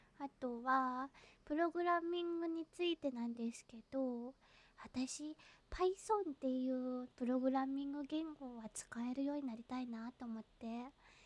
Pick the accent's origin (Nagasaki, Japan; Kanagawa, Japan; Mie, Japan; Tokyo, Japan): Kanagawa, Japan; 出身地は神奈川です。